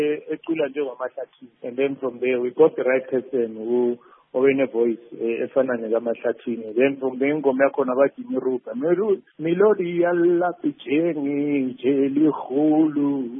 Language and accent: English; Zimbabwe; I'm from Zimbabwe